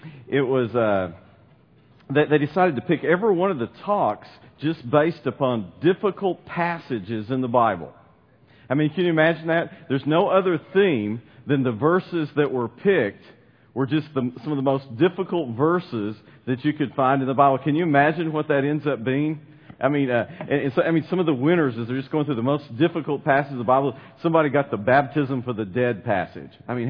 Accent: Seattle, Washington, United States; I come from Seattle, Washington. … I preach at the Northwest Church in Seattle

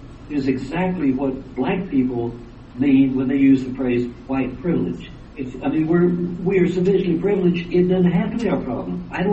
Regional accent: Texas, United States; when I was a child growing up in West Texas.

